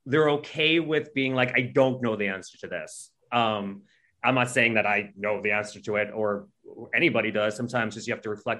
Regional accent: Chile; English is a second language; moved away; This is not me, but I immigrated from Chile, and the first political figure I saw when I came here was this one.

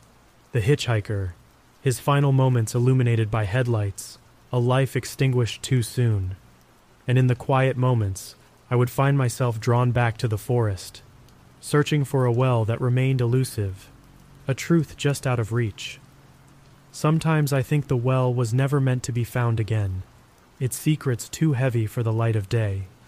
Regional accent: Anchorage, Alaska, United States; Anchorage, my hometown, is the perfect example.

